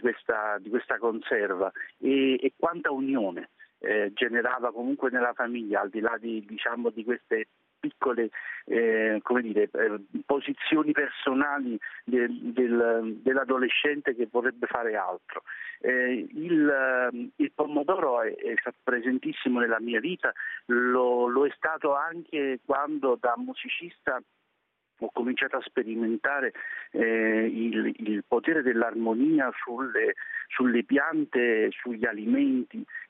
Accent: Campania, Italy; Io amo i pomodori da campano

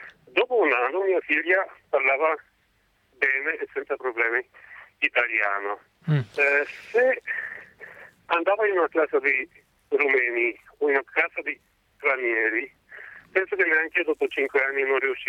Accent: Romania; Italian is a second language; now in Italy; Sì, sono rumeno

